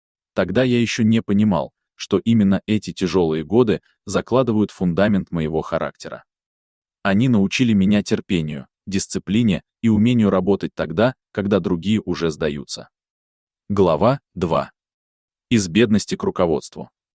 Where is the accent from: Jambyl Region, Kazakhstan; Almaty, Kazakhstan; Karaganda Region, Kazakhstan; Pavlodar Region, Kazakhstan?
Jambyl Region, Kazakhstan; Shu; Я родился 24 января 1997 года в городе Шу на юге Казахстана. Моей малой родиной является село имени Динмухамеда Кунаева.